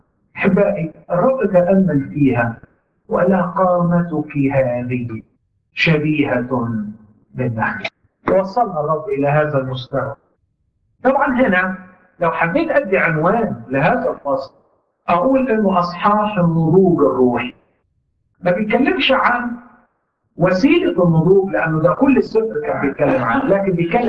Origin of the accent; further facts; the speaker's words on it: Upper Egypt, Egypt; والبلح اول ما بيطلع سموه عندنا في الصعيد بكوش نكش